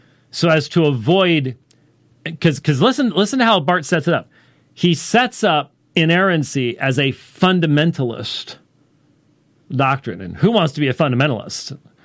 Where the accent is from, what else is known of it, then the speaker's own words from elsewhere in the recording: Scotland, United Kingdom; This is almost a little bit too close for me as a Scotsman.